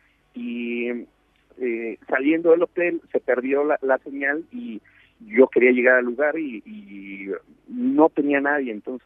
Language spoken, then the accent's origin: Spanish; Mexico; son muy tranquilos los rusos, no son como los argentinos, los mexicanos, que estamos de fiesta todo el tiempo.